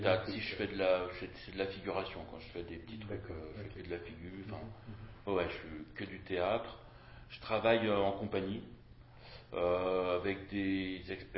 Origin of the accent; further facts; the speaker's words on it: Nanterre, Île-de-France, France; Je viens de Nanterre.